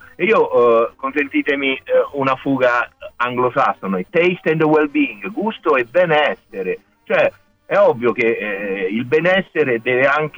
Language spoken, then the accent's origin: Italian; Ascoli Piceno, Marche, Italy; Io sono di Ascoli Piceno.